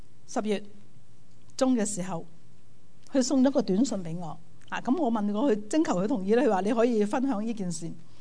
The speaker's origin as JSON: {"language": "Cantonese", "country": "China", "said": "或者我哋中国人话呢个好似系你个王大仙咯"}